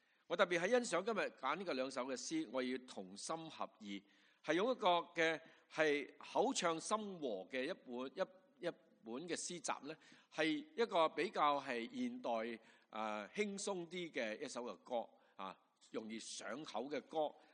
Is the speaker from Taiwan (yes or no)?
no; Guangdong, China; 但是呢我們廣東人呢，我們呢能夠恢復回我們用我們的廣東話來唱出這樣的詩歌